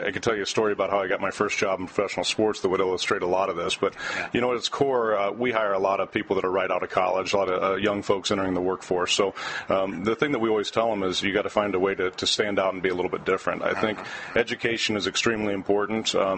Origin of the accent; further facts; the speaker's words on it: Sidney, Ohio, United States; growing up in Sydney, Ohio, you know, roadside park with broomball was about as close as you got to hockey.